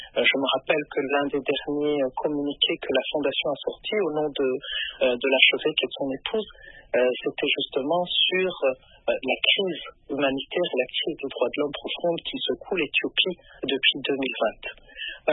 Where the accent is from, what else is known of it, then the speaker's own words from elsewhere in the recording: Burundi; je viens du Burundi.